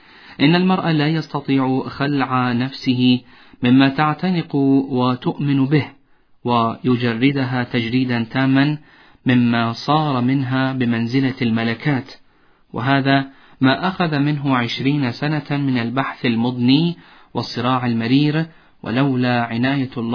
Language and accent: Arabic; Algeria; يومها كانت بلادي الجزائر تمر بفترة شبيهة بما يسمى اليوم الربيع العربي